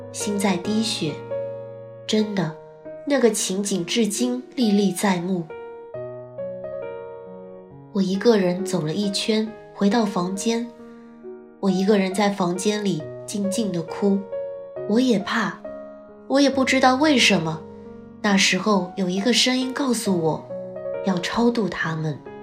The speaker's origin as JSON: {"language": "Chinese", "region": "Guangxi", "country": "China", "said": "我来自广西，今年31岁"}